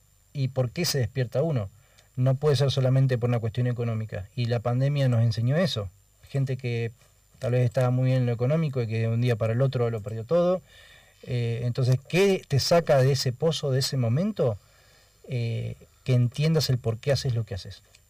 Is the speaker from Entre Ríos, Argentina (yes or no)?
yes; Oro Verde, Entre Ríos, Argentina; yo vengo de Oro Verde. O sea, desde un rincón de la Argentina